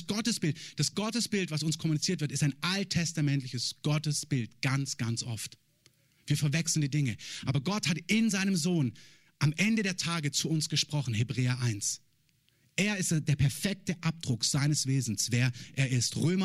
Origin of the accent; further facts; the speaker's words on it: Baden-Württemberg, Germany; Ich bin auch kein Schwabe, ich komme nur von da. Also ich bin kein Schwabe von Geburt her, sondern da nur groß geworden.